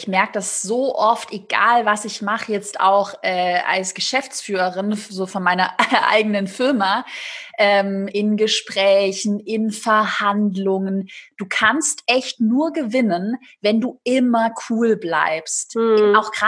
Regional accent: Baden-Württemberg, Germany; accent: Swabian; Vielleicht triggert ja jemand meine Haarfarbe oder mein schwäbischer Dialekt.

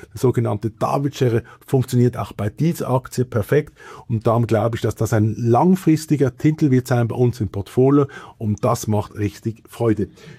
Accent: Switzerland; was für mich einfach problematisch ist momentan als Schweizer Anleger

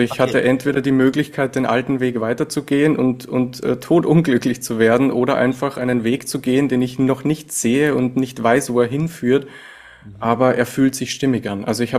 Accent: Linz, Upper Austria, Austria; now in Greece; ich komme ursprünglich aus Linz und bin ein waschechter Österreicher. Und mich hat halt der Weg jetzt nach Kreta verschlagen.

